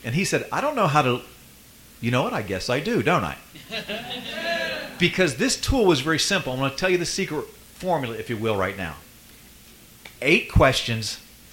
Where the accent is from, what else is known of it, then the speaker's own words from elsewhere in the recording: West Virginia, United States; I am from West Virginia.